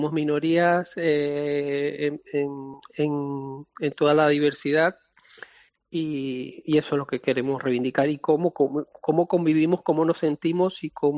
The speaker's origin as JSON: {"language": "Spanish", "country": "Venezuela", "said": "desde Latinoamérica, por ejemplo, yo vengo de Venezuela."}